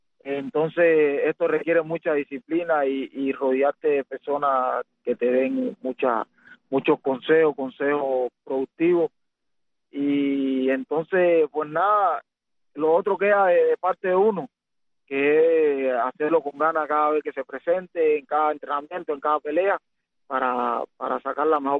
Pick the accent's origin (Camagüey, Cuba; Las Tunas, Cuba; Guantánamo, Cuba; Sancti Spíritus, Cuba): Camagüey, Cuba; Nuevitas; porque ahí fue donde yo nací, y especialmente a la gente de Nuevita que me vieron crecer